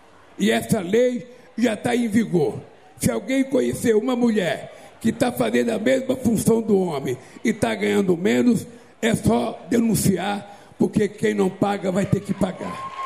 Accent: Northeast Region, Brazil; eu sou nordestino e com 7 anos já carregava pote d'água na cabeça para levar para casa para beber.

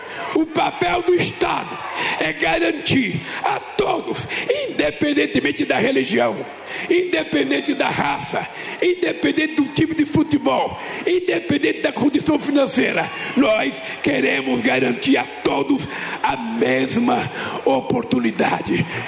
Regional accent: São Bernardo do Campo, São Paulo, Brazil; Eu sou de São Bernardo, morei lá há muito tempo

